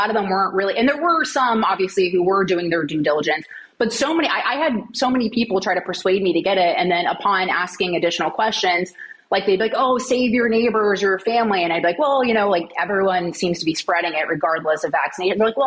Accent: United States; You know, like I'm an American. I live in a free country.

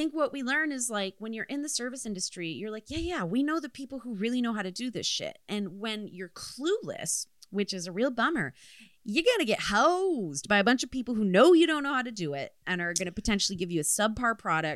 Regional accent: Redford, Michigan, United States; I'm from your same corner of the world. I grew up in Redford, Michigan, and have since flown the coop

